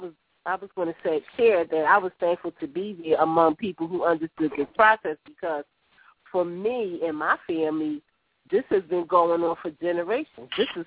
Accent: United States; I was raised in Richard Allen Project, which is now West Poplar

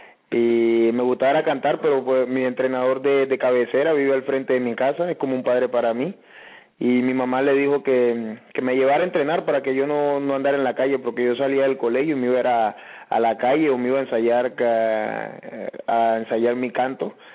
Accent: Antioquia, Colombia; yo vengo del Urabá antioqueño.

